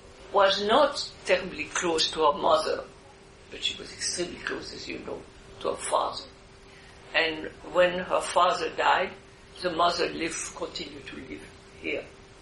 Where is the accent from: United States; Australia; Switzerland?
Switzerland; English is a second language; And in my confusion and horror, in a way, I come from Switzerland, I knixed.